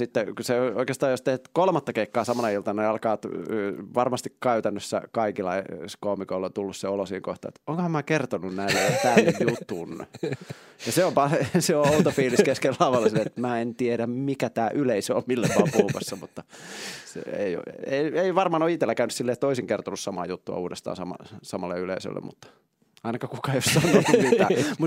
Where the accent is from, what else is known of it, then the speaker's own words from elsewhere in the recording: Tammela, Kanta-Häme, Finland; also born or lived in Forssa; now in Tampere, Finland; mä oon Forssasta kotoisin, ettei mun tarvitse selittää, missä on Tammela, koska siis varsinkin Tampereella alat selittää, kun mä itse vielä asun Tammelassa Tampereella